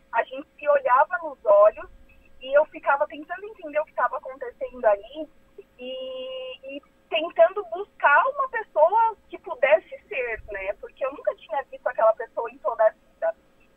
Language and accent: Portuguese; Arujá, São Paulo, Brazil; Eu sou de Arujá.